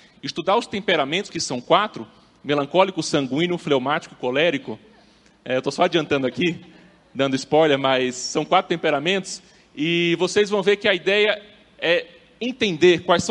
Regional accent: Natal, Rio Grande do Norte, Brazil; now in Curitiba, Brazil; Vocês vão perceber que nosso sotaque é um pouco diferente, tá? Nós somos de Natal e Rio Grande do Norte.

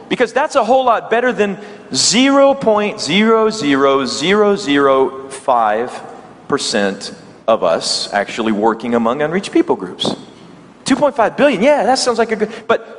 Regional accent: the South, United States; accent: Southern US; That's kind of a little bit of my southern accent from the United States.

